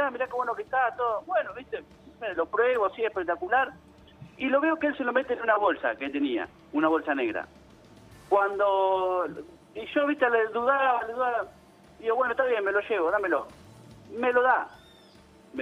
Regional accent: Henderson, Buenos Aires Province, Argentina; Yo soy de Henderson, provincia de Buenos Aires.

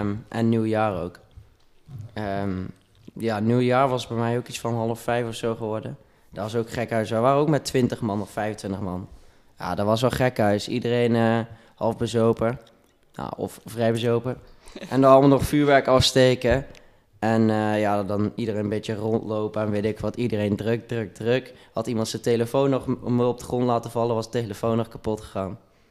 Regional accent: North Brabant, Netherlands; Ik kom uit een heel klein dorp, maar dat kent denk ik niemand. Ik woon bij Kuik in de buurt en bij Graven.

